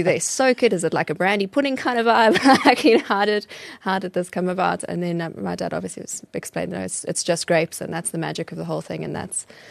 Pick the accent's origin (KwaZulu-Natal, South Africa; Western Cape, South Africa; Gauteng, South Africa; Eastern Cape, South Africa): KwaZulu-Natal, South Africa; Underberg; when I was growing up in Underberg, used to host dinner parties on the weekend